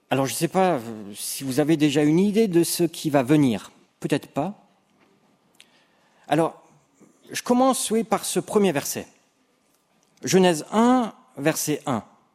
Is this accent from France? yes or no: yes; Grand Est, France; also born or lived in Lunéville; now in Saint-Genis-Pouilly, France; je suis originaire d'Alsace.